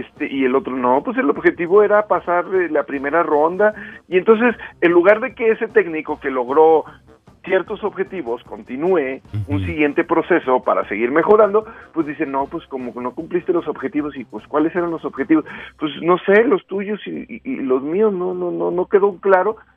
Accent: Mexico; si en algo no somos buenos los mexicanos, es para respetar procesos

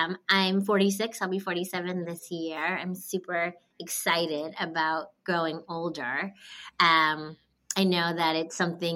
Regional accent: New Jersey, United States; also born or lived in New York; You know, I grew up in New Jersey and New York. I didn't have a lot of Asian friends.

